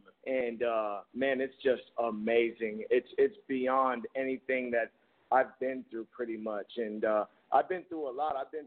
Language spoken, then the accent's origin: English; St. Petersburg, Florida, United States; Well, I'm from St. Petersburg, Florida, and it's basically my first time out of home, away from home, and first time here in Mobile.